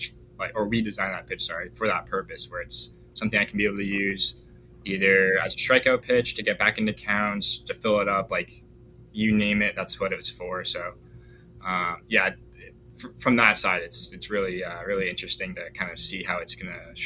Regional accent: Canada; I mean, I grew up in Canada, like you mentioned.

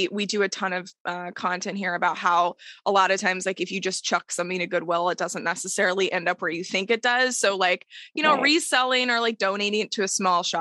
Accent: Texas, United States; I'm from Texas originally. So, you know, a lot of meat going on down there.

